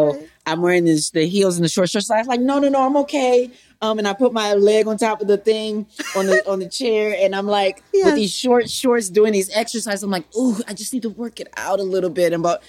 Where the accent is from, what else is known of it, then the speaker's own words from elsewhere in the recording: Racine, Wisconsin, United States; I grew up in Racine, Wisconsin, first of all. And which was just a hop, skip, and a jump from Milwaukee.